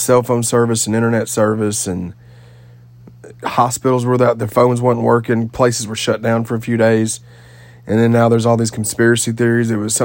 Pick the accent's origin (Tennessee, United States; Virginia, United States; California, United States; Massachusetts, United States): Tennessee, United States; you constantly get told and asked where you're from. Your accent's awesome. Where are you from? And then, of course, you tell them Nashville area. I'm about 40 minutes from Nashville, but it's just easier to say that.